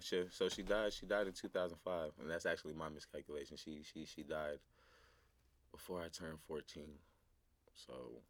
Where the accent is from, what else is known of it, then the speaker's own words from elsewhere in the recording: Austin, Texas, United States; Growing up in the Salvation Army in Austin, Texas, downtown, dirty, disgusting place, unsanitary. It's not very good to raise a child or to have a childhood. But we eventually moved out of that.